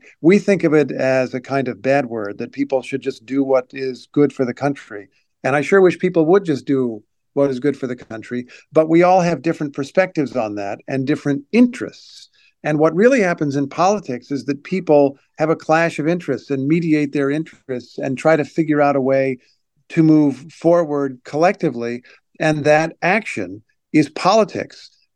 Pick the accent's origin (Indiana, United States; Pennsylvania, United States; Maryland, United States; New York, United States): Indiana, United States; I grew up in Indiana, where Lincoln spent a lot of his youth.